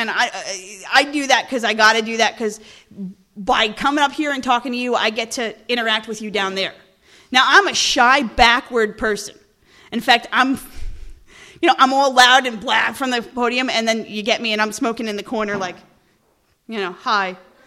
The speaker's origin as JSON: {"language": "English", "country": "Ireland", "said": "My husband's Scottish, I'm Irish, Celtic genes."}